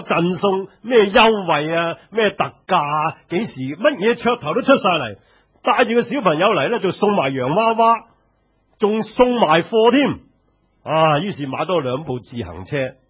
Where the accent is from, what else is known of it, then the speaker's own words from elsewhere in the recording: China; 我哋中国人好鍾意怀旧，重视经验